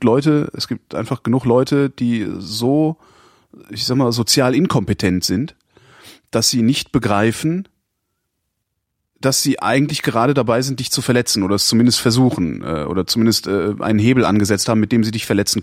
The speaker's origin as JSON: {"language": "German", "region": "West Germany", "country": "Germany", "said": "weil ich komme aus dem Westen. Ich bin nicht bespitzelt worden"}